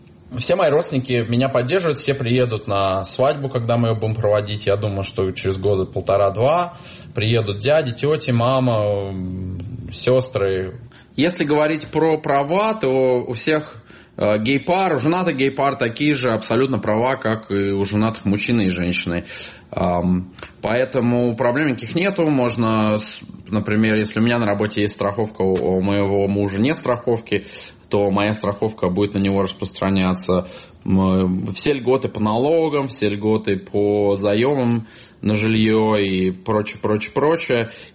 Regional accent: Moscow, Russia; moved away as an adult; now in New York, United States; Мне 39 лет. Я родом из Москвы, родился и вырос в Москве и 8 лет назад переехал в Нью-Йорк. С удовольствием здесь живу

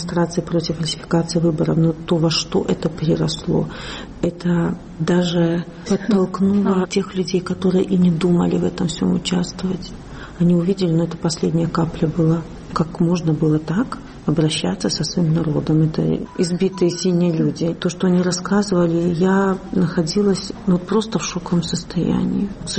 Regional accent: Belarus; Простить, наверное, никто не простит, но мы вообще белорусы не злопамятные.

